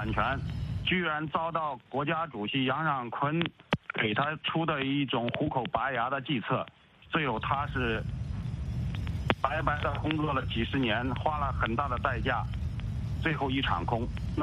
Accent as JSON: {"language": "Chinese", "region": "Jiangsu", "country": "China", "said": "我是江苏的"}